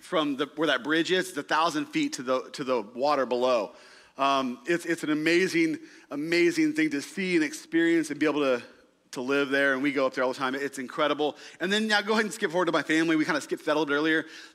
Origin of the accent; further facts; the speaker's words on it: Kansas, United States; And instead of the Bible Belt, which is where I grew up in Kansas, right?